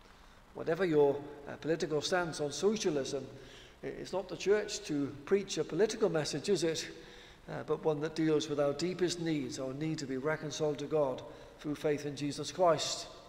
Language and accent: English; Wales, United Kingdom; now in South West England; I'm from South Wales originally, so I still support the Welsh team.